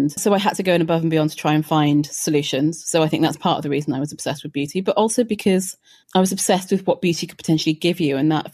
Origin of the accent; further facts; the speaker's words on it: Wales, United Kingdom; Wales, yeah.